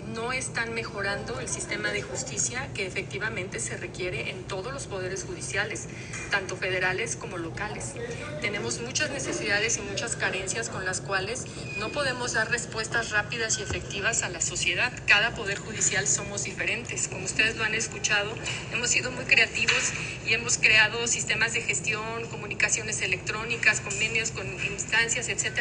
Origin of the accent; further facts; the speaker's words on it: Mexico; a todos, como ciudadanos mexicanos, nos conviene la independencia de los poderes judiciales